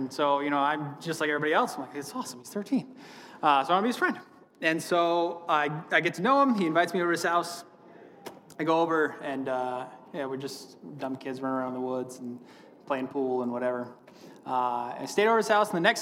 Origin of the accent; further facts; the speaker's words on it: Steep Falls, Maine, United States; I grew up in Southern Maine. I grew up in a very small village called Steep Falls. It's like a few hundred people, I think, maybe a few thousand.